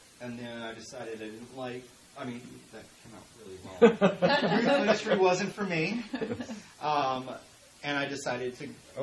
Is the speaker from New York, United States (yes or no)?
no; Arkansas, United States; As I mentioned, I'm from Arkansas.